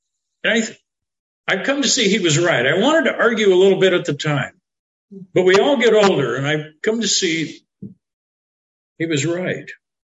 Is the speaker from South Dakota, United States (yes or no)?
yes; Astoria, South Dakota, United States; I'm from Astoria, South Dakota. I think it may have peaked at about 300. And that might have included the count of a couple dogs. I mean, it was a very small town.